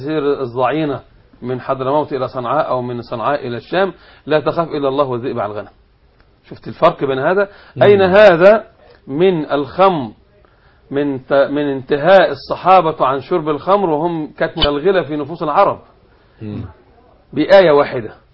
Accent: Egypt; طب هل ينفع في الدنيا يعني التعليم عندنا في مصر يخرج فعلا اجيالا تقيم بلدا متحضره قويه متمدنه

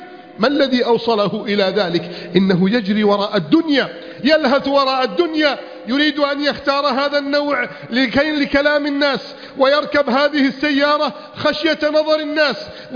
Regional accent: Egypt

